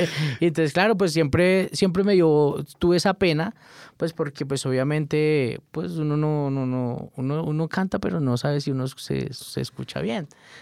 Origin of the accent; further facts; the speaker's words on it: Silvania, Cundinamarca, Colombia; also born or lived in Bogotá; Sí, de toda mi familia es de Silvania. O sea, nací en Bogotá, pero mi niñez estuvo en Silvania, Cundinamarca.